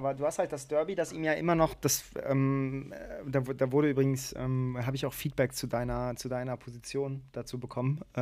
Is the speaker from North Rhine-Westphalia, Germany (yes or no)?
yes; Cologne, North Rhine-Westphalia, Germany; als Kölner freue ich mich natürlich, wenn der Nachbarclub oder der Rivalenclub nicht die Meisterschaft holt